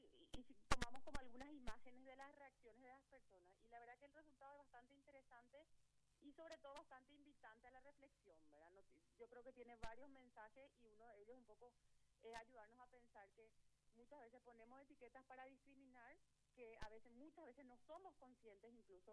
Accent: Paraguay; como paraguayos y paraguayas.

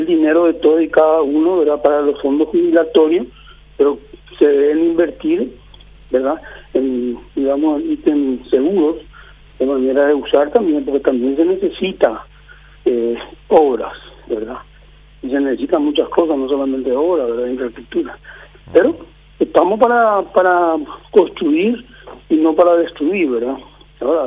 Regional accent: Paraguay; somos todos los paraguayos

